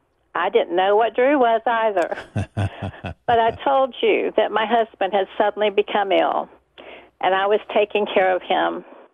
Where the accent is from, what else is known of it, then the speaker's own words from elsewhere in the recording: Jacksonville, Florida, United States; now in Middleburg, United States; I'm in Middleburg, Florida, which is only 10 miles from Jacksonville, which was my hometown.